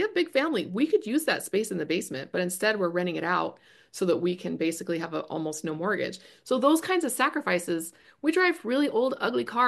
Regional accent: Seattle, Washington, United States; also born or lived in Texas; now in Utah, United States; But I mean, I grew up in Seattle. I don't love the overcast and the rain and the trees and all that. We spent 20 years in Texas, which I loved.

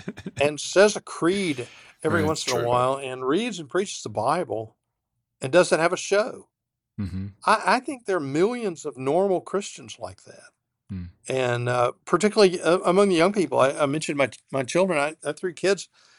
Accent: the South, United States; When I grew up in the South, the Baptist Church could always be counted on to have a fiery sermon

